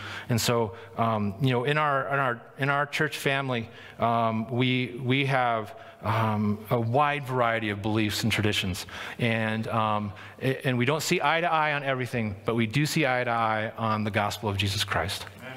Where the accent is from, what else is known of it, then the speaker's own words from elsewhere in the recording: United States; do I believe this because I was raised in America and that's influencing me